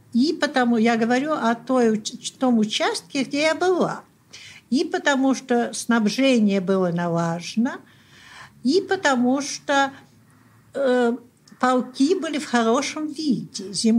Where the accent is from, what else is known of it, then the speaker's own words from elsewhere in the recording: Saint Petersburg, Russia; Мы все были из Петербурга